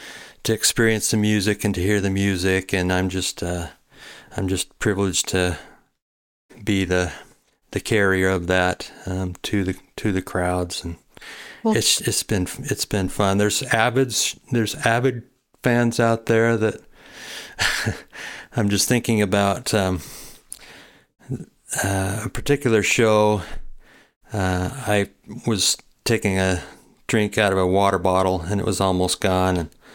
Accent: Brigham City, Utah, United States; I always joke about being a snot-nosed kid from Brig

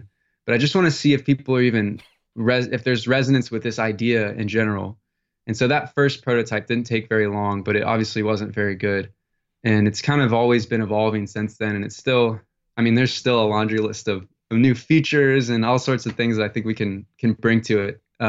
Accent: Ocala, Florida, United States; I grew up in Ocala.

